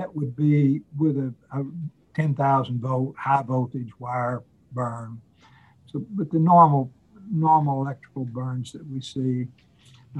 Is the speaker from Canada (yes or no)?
no; Fort Smith, Arkansas, United States; I grew up in Fort Smith, Arkansas, college and then medical school at the University of Arkansas